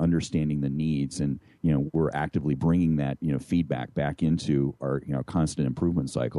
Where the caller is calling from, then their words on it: Atlanta, Georgia, United States; So I'm in sweaty Atlanta, Georgia.